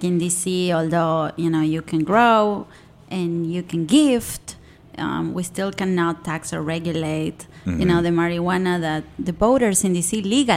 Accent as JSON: {"language": "English", "country": "Argentina", "said": "I'm from Argentina next door."}